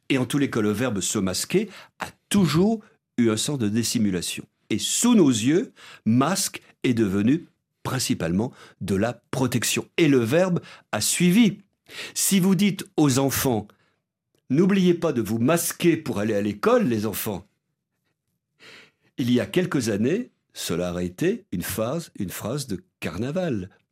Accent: Lyon, Auvergne-Rhône-Alpes, France; Toute mon enfance à Lyon, j'ai parlé de cache-nez

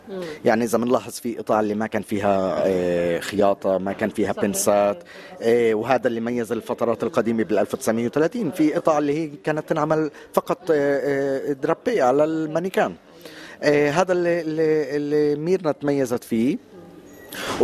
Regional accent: Palestine; نحن فلسطينيين صحيح في الهوية

